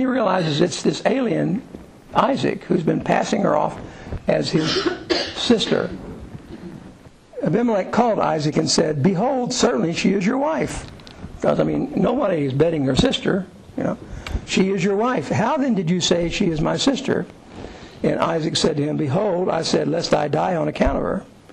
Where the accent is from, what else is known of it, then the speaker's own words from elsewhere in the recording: Kentucky, United States; You know, I come from Kentucky.